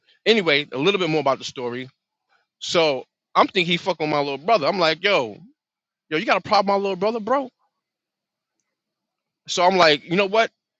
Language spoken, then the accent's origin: English; New Jersey, United States; And she was like, where you from? I said, I'm from New Jersey.